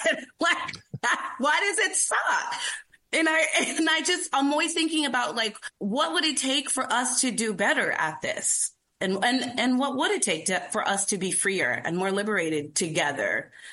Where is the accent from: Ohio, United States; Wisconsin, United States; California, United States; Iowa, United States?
California, United States; So I was raised in California, in Southern California.